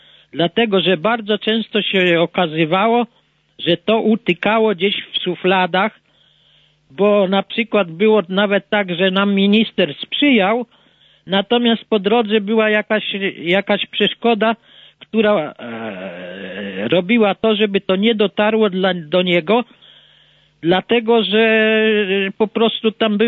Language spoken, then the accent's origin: Polish; Jastarnia, Pomeranian Voivodeship, Poland; Ja jestem też z Jastarni